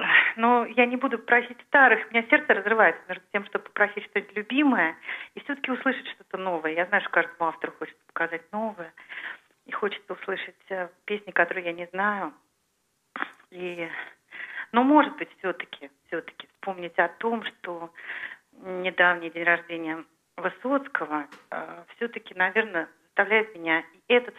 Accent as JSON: {"language": "Russian", "region": "Moscow", "country": "Russia", "said": "я из Москвы."}